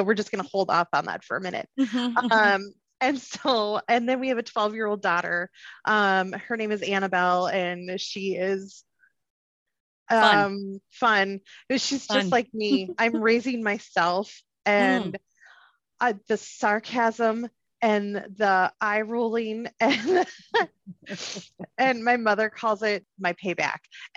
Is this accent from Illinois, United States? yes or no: no; Sauk Rapids, Minnesota, United States; now in St. Cloud, United States; we live in St. Cloud. He gives me a hard time because I'm from Stock Rapids